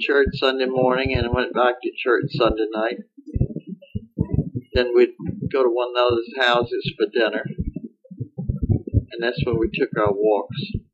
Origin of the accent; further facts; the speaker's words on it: Springville, Alabama, United States; born there; I was born in Springville, Alabama, August 25th, 1900.